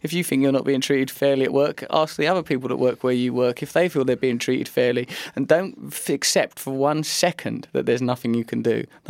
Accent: England, United Kingdom; born there; I am English. I am born in England.

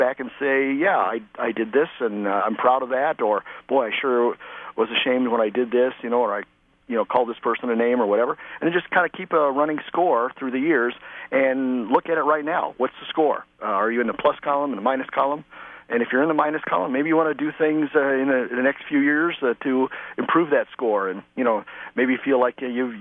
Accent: Kansas City, Missouri, United States; born there; Actually, I was born in Kansas City, Missouri.

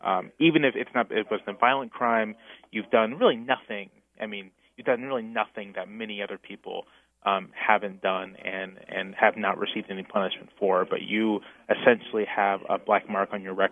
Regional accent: Virginia, United States; my home state of Virginia

